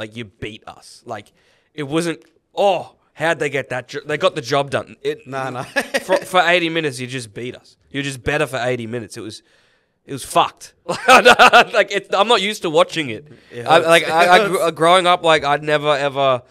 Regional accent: Queensland, Australia; As a Queenslander? I'm not even being arrogant. Like, the idea we would lose at Suncorp Stadium two games in a row is fucking laughable.

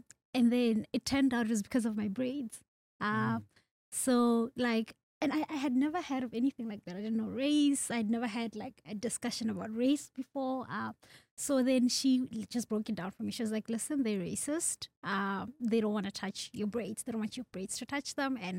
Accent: South Africa; I grew up in South Africa. I'm from a village.

